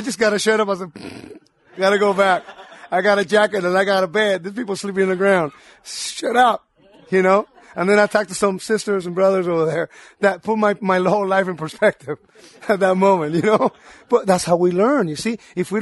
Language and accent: English; Puerto Rico; I'm freezing like this because I'm from Puerto Rico.